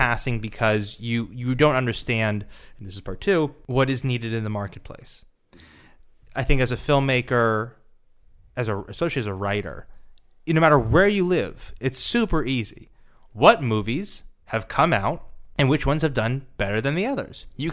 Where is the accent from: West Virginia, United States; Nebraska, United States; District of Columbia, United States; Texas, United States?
Nebraska, United States; I'm from Nebraska.